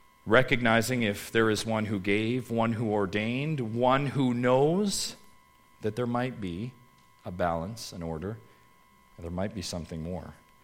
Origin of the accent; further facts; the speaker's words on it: Canada; sometimes I just take it for granted as a Canadian sometimes